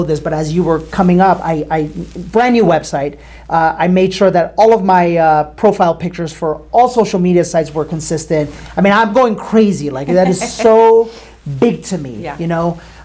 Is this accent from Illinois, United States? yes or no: no; New York, United States; By the way, no. I'm a New Yorker.